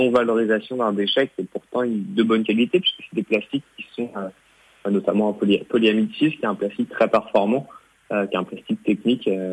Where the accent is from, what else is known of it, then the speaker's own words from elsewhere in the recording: Pays de la Loire, France; parce qu'on est bretons, nous, de base, on vient de Mayenne